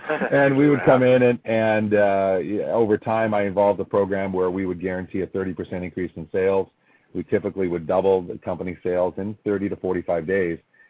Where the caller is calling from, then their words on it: Vancouver, British Columbia, Canada; I am from beautiful Vancouver right now